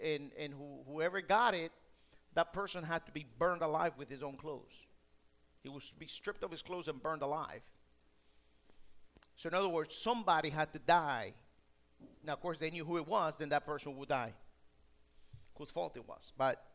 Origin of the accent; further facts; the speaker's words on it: Guatemala; I'm from Guatemala, and, you know, some of you are also here from other countries